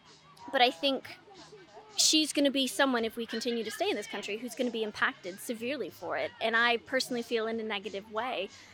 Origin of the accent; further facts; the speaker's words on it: Quebec, Canada; now in United Kingdom; as a Canadian who's living in the UK at the moment, growing up, I can remember being about 8 or 9 in Quebec